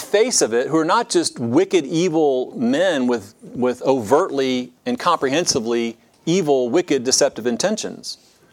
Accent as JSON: {"language": "English", "region": "Georgia", "country": "United States", "tie": "born or raised there", "said": "there's tentacles there that I grew up in South Georgia that draw all the way back to this."}